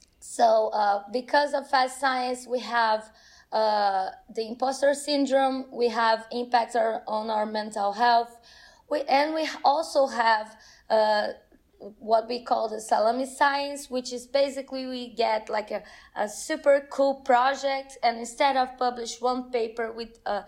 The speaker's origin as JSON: {"language": "English", "country": "Brazil", "second_language": "English", "said": "I'm currently in Brazil. I'm from Brazil, actually."}